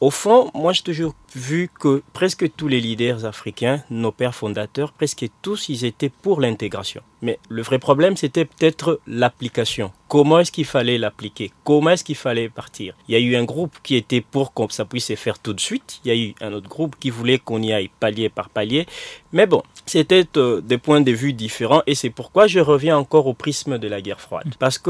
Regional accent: DR Congo; comme chez moi au Congo, à l'époque Zaïre

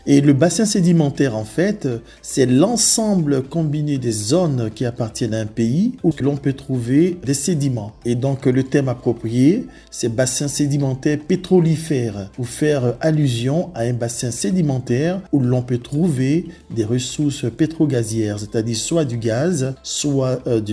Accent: Côte d’Ivoire; c'est une expérience que je mets à disposition de la Côte d'Ivoire, mon pays d'origine.

